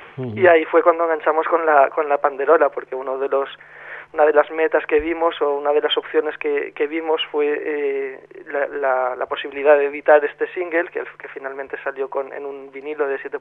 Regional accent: Castellón, Valencian Community, Spain; es muy amigo nuestro, somos de Castellón, hemos compartido nuestra música muchas veces

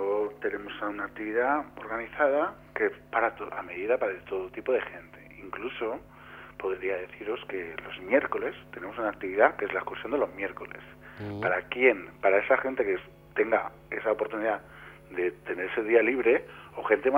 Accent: La Nucía, Valencian Community, Spain; Yo personalmente, yo soy de la Nucía, mi familia

